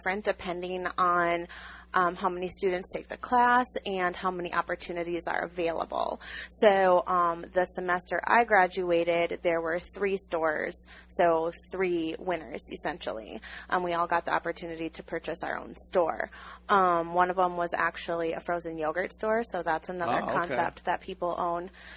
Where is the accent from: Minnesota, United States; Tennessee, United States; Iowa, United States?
Minnesota, United States; I grew up in Minnesota. I had no idea where Laughlin was.